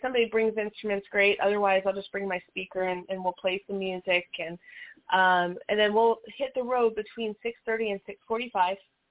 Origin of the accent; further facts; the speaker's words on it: Las Vegas, Nevada, United States; Las Vegas is a tough town, but it's my hometown, and I love this city, and I really long to see revival happen right here in Las Vegas.